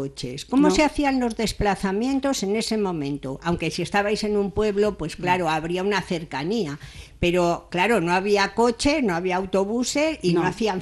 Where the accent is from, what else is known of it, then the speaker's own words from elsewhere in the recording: Madrid, Community of Madrid, Spain; Entonces, como yo soy madrileña y me he criado en una urbe, no en una zona rural